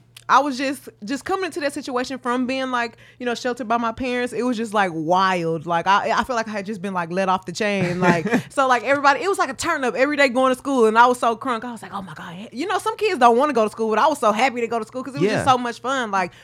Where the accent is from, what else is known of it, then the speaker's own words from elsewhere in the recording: Houston, Texas, United States; I'm from Houston, Texas.